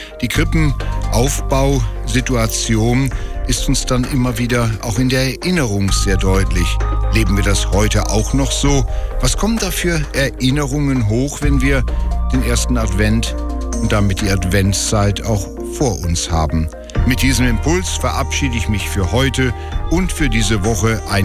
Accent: Emsbüren, Lower Saxony, Germany; in unserem Haus im Emsbüren, im Emsland oben, wo ich herkomme.

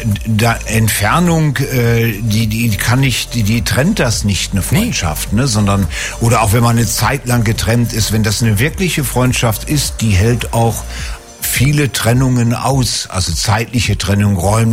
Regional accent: Northern Germany, Germany; Bei uns in Norddeutschland gibt's einen Satz

